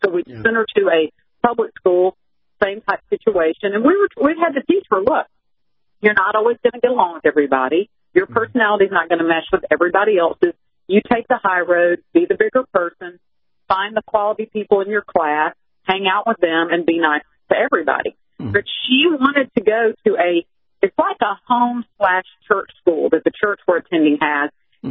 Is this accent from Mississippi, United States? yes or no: yes; Mississippi, United States; Growing up in Mississippi, and I don't know about you guys in California, we had school prayer.